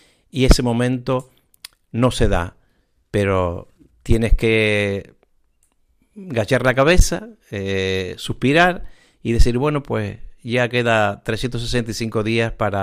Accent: Tazacorte, Canary Islands, Spain; Vamos a empezar por la iglesia de mi pueblo, donde reside San Miguel Arcángel, patrón de Tazacorte y de la isla de La Palma, que fue mi primera devoción, evidentemente.

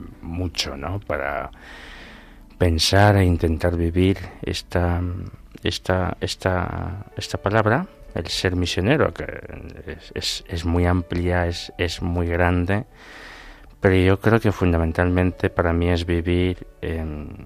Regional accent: northeast, Equatorial Guinea; moved away as an adult; now in Spain; soy de Vipellín, al noreste de Guinea Ecuatorial. Y bueno, llevo aquí en España desde 2015. Vine con una beca de formación universitaria, Universidad Francisco de Vitoria

